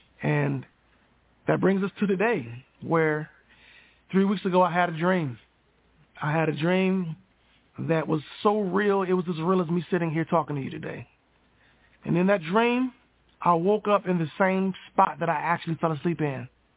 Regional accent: Michigan, United States; now in Arizona, United States; I'm from Michigan. Now I live in Arizona because there is a gym that specializes in getting people back to their feet after strokes

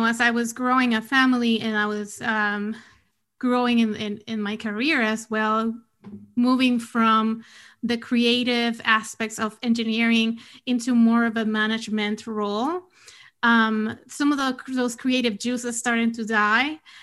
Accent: Puerto Rico; moved away as an adult; also born or lived in Washington, D.C.; So I was born and raised in Puerto Rico. That's where I went to school and moved.

